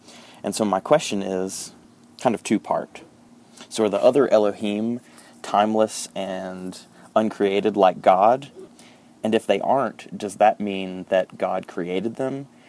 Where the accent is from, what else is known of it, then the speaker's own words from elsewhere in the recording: North Wilkesboro, North Carolina, United States; I'm from North Wilkesboro, North Carolina.